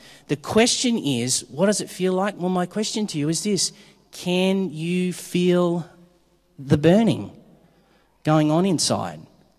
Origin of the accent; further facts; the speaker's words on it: Queensland, Australia; I come from Queensland.